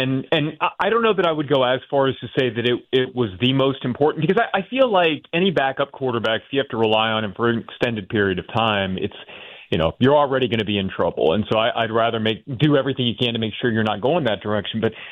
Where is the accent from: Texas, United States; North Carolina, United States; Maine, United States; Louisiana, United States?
Louisiana, United States; born there; I was born in Louisiana, still follow the New Orleans Saints